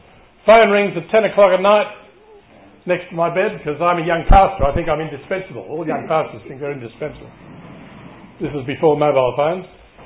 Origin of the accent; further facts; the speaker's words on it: Sydney, New South Wales, Australia; now in Canberra, Australia; We discovered we went to the same high school, Marsden High School, West Ryde. I grew up in Eastwood in Sydney.